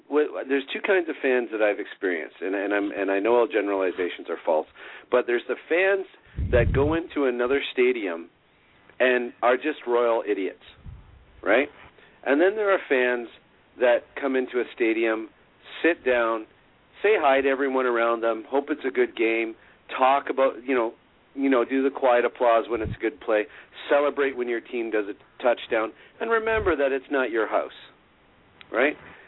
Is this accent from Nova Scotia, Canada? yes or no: no; Simcoe, Ontario, Canada; born there; I was born in Simcoe, Ontario